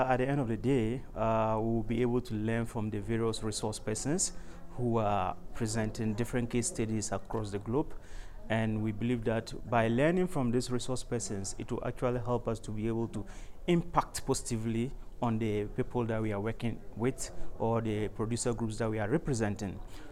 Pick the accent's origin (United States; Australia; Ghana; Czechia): Ghana; I am from Ghana